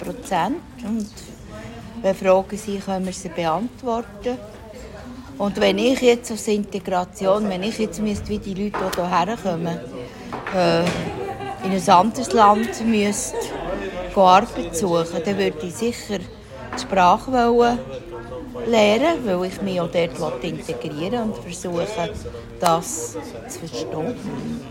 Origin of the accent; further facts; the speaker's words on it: Bern, Switzerland; Ich bin im Kanton Bern geboren und aufgewachsen.